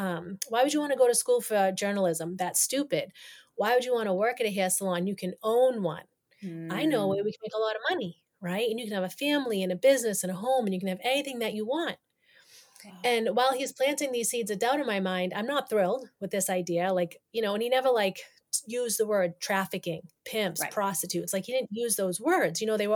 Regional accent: Massachusetts, United States; accent: Massachusetts; so I'm from Massachusetts, obviously you hear the accent, right?

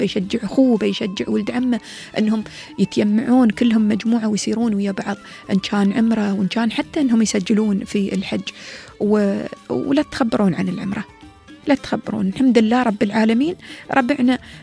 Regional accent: United Arab Emirates; عندنا نحن كمجتمع إماراتي مؤمن ومسلم

